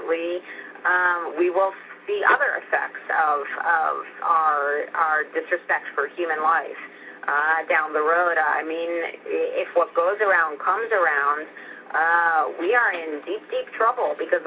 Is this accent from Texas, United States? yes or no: no; Dover, Delaware, United States; I grew up in Dover, Delaware, which because of the Air Force base is a military town. It's a very black and white town.